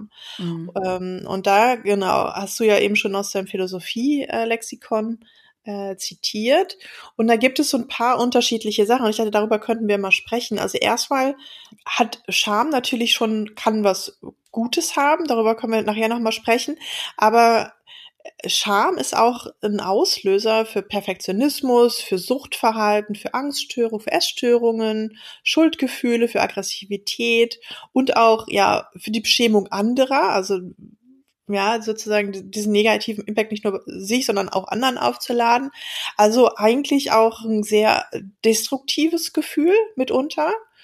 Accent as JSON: {"language": "German", "region": "Berlin", "country": "Germany", "tie": "born or raised there", "said": "Ich bin in Berlin aufgewachsen, was ja schon auch immer relativ wenig Shaming sozusagen hatte."}